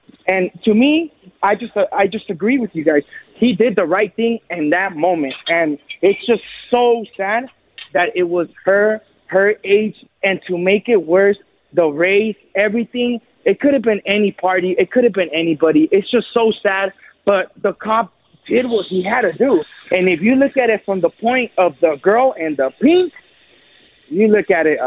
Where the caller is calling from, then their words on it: Madera, California, United States; calling from Madera.